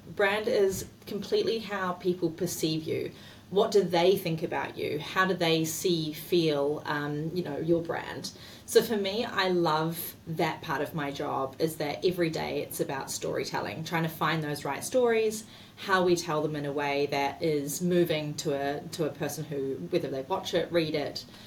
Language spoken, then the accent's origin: English; New Zealand; now in United States; As you can hear from the accent, I am Kiwi.